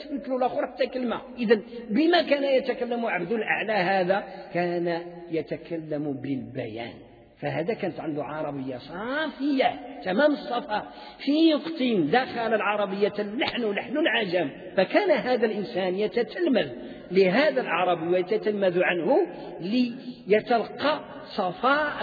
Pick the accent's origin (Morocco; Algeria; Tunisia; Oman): Morocco; في العصور المتأخرة من تاريخ التعليم عندنا في المغرب